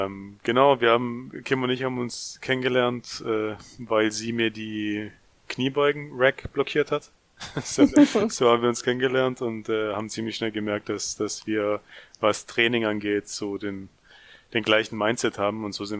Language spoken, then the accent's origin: German; Ludwigsburg, Baden-Württemberg, Germany; ich werde jetzt im Februar 34. Bin auch aus der Nähe von Ludwigsburg. Ludwigsburg liegt übrigens in der Nähe von Stuttgart